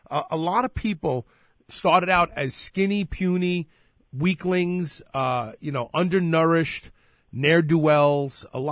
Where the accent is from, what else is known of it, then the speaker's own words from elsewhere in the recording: Brooklyn, New York, United States; for me, growing up in Brooklyn, when I grew up in Brooklyn, my father used to refer to me as a puppy